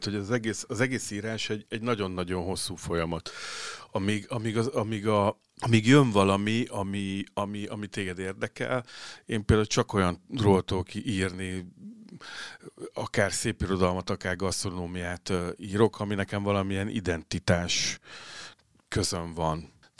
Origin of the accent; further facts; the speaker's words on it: Szentes, Csongrád-Csanád, Hungary; ahol én születtem, meg ahol fölnőttem 18 éves koromig, ez a Szentes nevű kisváros. Ugye az egész identitásomnak ugye csak a fele ez a Szentes, a másik fele egy Kolozsvár, az apámnak az ága, de ugye ott soha nem éltem.